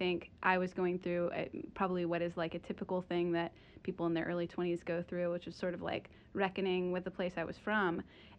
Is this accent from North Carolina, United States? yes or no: yes; Greensboro, North Carolina, United States; I grew up playing violin in Greensboro